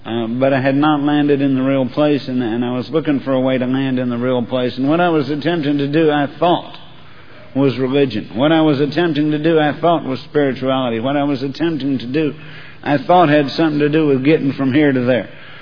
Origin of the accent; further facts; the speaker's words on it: Texas, United States; And I'm from Texas. Now, in Texas, when we get pissed, we're angry.